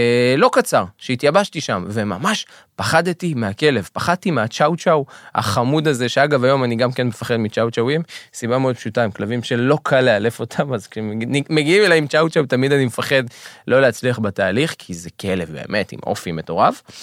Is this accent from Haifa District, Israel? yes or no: no; Beit Shemesh, Jerusalem District, Israel; אנחנו מדברים על תחילת שנות ה-90, בשכונה שבה גדלתי בבית שמש.